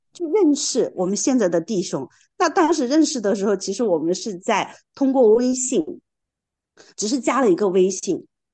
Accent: Chengdu, Sichuan, China; 因为我家是成都的嘛，干哈，老是感动我要来云南

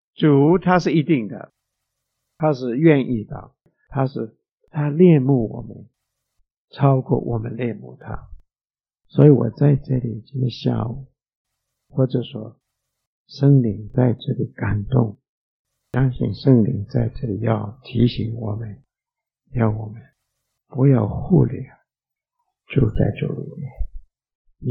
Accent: China; 这个树，我们中国人会用这个，有一种说法叫摇钱树，是吧？

